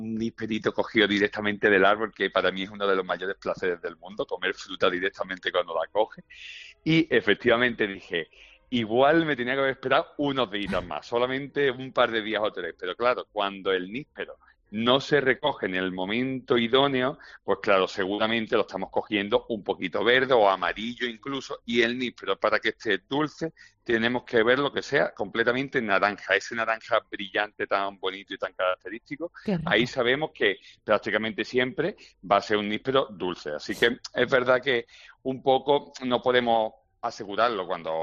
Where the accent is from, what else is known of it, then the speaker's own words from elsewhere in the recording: Sayalonga, Andalusia, Spain; aquí el paraíso del níspero, ni más ni menos, en Sayalonga, una vez más arquía. Yo no es que tire pa mi tierra, sino que es así, yo no le puedo hacer nada.